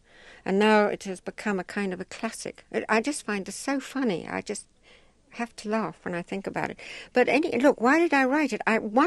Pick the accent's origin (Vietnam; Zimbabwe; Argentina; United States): Zimbabwe; accent: Rhodesian; now in England; Rhodesian accent.